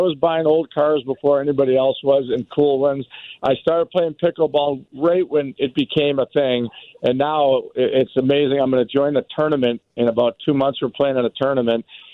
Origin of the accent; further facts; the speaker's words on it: Chicago, Illinois, United States; I grew up in Chicago.